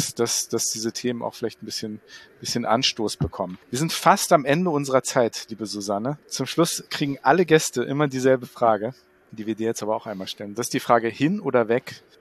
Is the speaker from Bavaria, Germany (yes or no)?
no; Wiesbaden, Hesse, Germany; born there; Ich als gebürtiger Wiesbadener